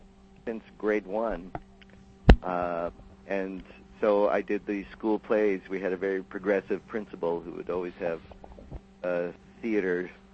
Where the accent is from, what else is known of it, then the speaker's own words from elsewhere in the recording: Vancouver, British Columbia, Canada; now in Los Angeles, United States; I'm originally from Canada, yeah, from Vancouver.